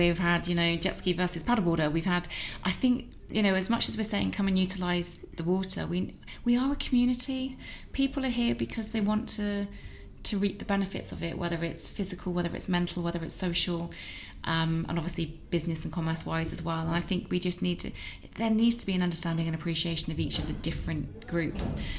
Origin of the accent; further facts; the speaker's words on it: South West England, United Kingdom; You know, I'm Cornish, so I grew up near the water